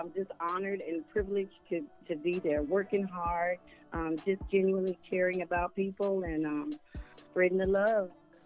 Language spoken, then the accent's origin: English; Houston, Texas, United States; now in Atlanta, United States; I'm originally from Houston, Texas.